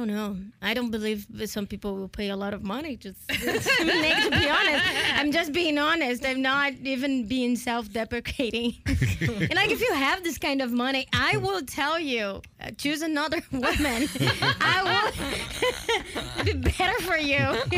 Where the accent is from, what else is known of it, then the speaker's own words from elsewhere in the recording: Brazil; I'm from Brazil.